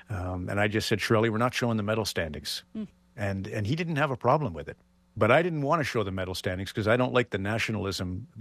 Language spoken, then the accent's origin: English; Canada; It's not just being Canadian. It's being all of that.